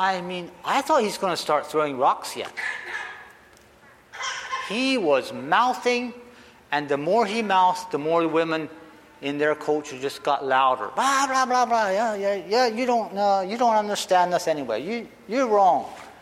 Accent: United States; I am from America, I'm married, I have 11 children

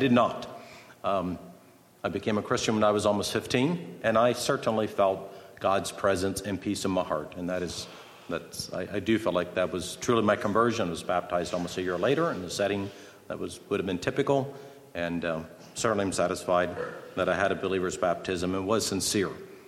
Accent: Lancaster, Pennsylvania, United States; I grew up in Lancaster, Pennsylvania. I was born into a very godly home, a large family, fairly large.

